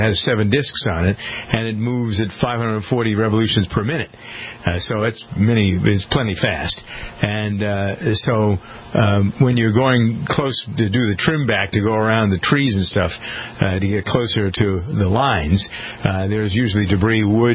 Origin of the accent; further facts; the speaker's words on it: Framingham, Massachusetts, United States; comes from my hometown of Framingham, Massachusetts.